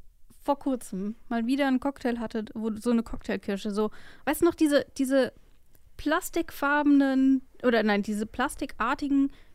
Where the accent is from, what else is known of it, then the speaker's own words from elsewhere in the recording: West Germany, Germany; Na gut, ich komme aus dem Westen